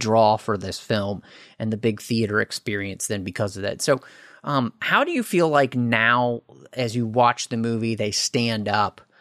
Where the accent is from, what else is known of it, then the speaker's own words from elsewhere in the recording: Dallas, Texas, United States; And again, growing up in Dallas, Texas, which is not all that far from Oklahoma